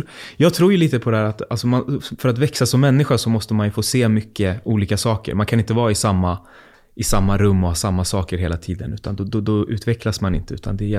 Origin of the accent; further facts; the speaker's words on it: Fittja, Stockholm County, Sweden; jag bor ganska nära där jag växte upp i Fittja.